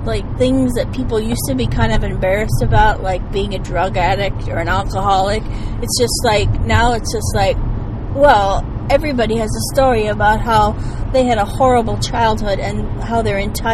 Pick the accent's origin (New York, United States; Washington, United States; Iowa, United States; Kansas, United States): Iowa, United States; and I said, no, I was from Iowa